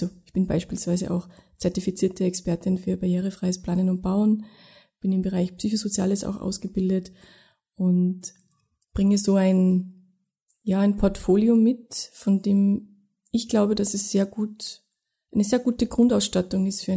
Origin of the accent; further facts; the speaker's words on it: Tyrol, Austria; Also ich war bis 18 relativ durchschnittlich sozialisiert, ja, aufgewachsen in Tirol, in einem Dorf, wo es auch eine Lebenshilfewerkstätte gegeben hat.